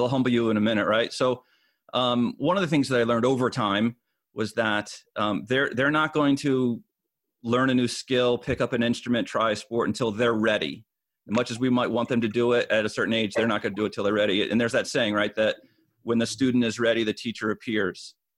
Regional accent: Cherry Hill, New Jersey, United States; also born or lived in Philadelphia; Born in Philadelphia, grew up in Cherry Hill, New Jersey.

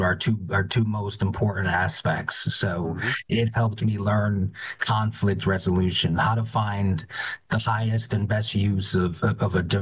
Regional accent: Scranton, Pennsylvania, United States; I'm from Scranton, Pennsylvania, second of four, two sisters, one older brother.

